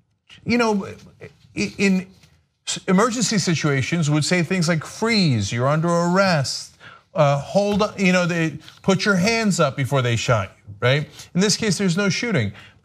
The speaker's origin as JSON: {"language": "English", "region": "New Jersey", "country": "United States", "said": "because I'm from New Jersey, at that time as well, right?"}